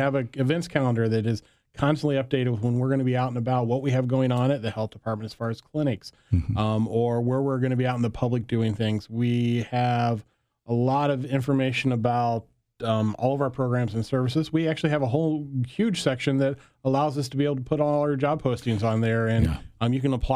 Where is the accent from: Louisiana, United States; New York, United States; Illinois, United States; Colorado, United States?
Illinois, United States; Cuba; Yeah, I grew up in Cuba, Illinois. An hour away.